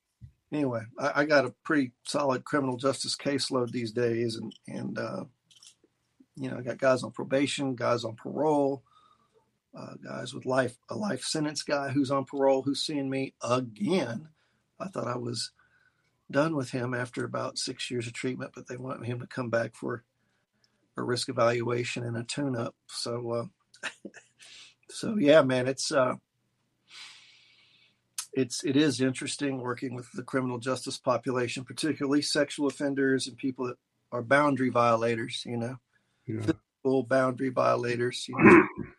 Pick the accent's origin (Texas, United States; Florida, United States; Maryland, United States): Texas, United States; Houston; I was outside the Fifth Ward where I grew up in Houston.